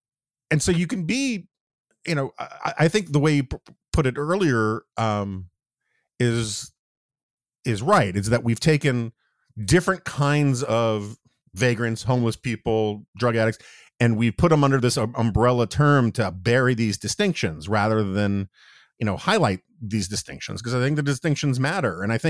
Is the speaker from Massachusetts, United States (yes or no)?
no; New York City, New York, United States; also born or lived in Washington, District of Columbia, United States; So again, I grew up in New York in the 70s and 80s. And then I saw, even though I lived in DC, the sort of Giuliani revolution in New York